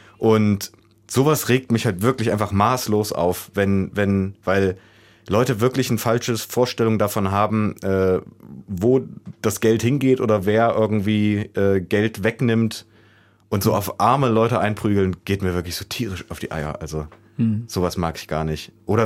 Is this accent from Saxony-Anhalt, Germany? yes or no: yes; Saxony-Anhalt, Germany; Also ich schäme mich auch überhaupt nicht dafür, aus Sachsen-Anhalt zu kommen